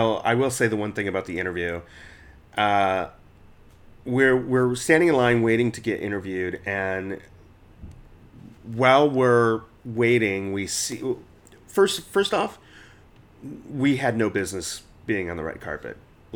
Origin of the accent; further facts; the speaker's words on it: Detroit, Michigan, United States; So my response was, well, I'm from Detroit, but it might be hard, but I'll try.